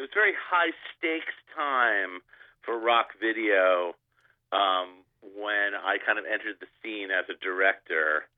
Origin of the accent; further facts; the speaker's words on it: New England, United States; I'm from New England. I grew up with like very preppy clothes.